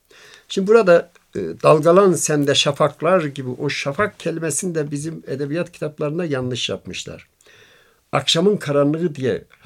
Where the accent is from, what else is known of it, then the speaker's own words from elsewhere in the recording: Erzurum, Turkey; Ben de Erzurumluyum.